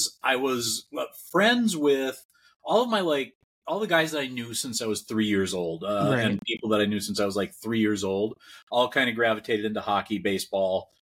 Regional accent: Cambridge, Minnesota, United States; I grew up in a little town called Cambridge, Minnesota, about an hour north of Minneapolis, St. Paul, Minnesota.

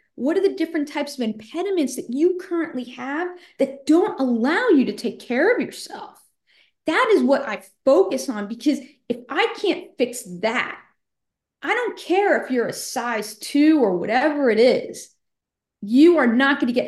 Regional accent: New York, United States; Yeah, so you said I'm from New York.

